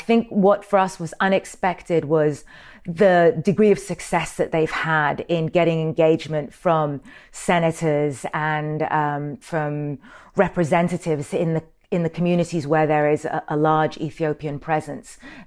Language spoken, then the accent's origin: English; Sudan; I'm from Sudan.